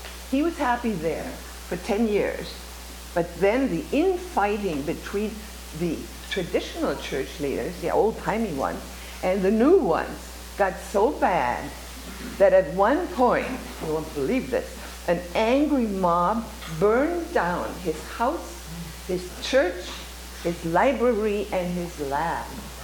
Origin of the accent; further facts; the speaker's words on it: Germany; I'm from Germany, so for people there call their grandmas Oma.